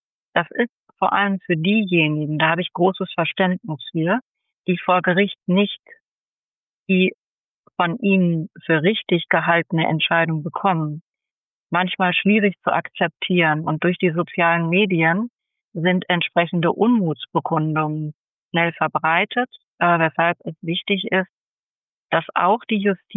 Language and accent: German; North Rhine-Westphalia, Germany; Ich komme aus dem Ruhrgebiet, da bin ich groß geworden. Ich komme auch eher aus einer Arbeiterfamilie, wenn ich den Begriff gebrauchen darf. Meine Eltern waren keine Akademiker.